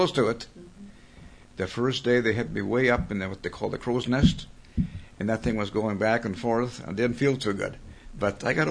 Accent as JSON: {"language": "English", "town": "Neilsville", "region": "Minnesota", "country": "United States", "tie": "born or raised there", "also_born_or_lived": "North Dakota", "said": "My hometown, I call it Neilsville, Minnesota, but we lived on across the river in Dakota, just across the river. So that's why I always say Neilsville."}